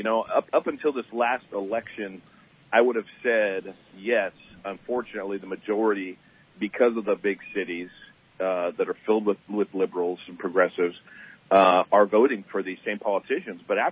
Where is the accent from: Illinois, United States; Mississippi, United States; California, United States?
California, United States; Redding; I grew up in Redding. I'm a Redding kid, native and California native, but specifically Redding, born and raised in Redding.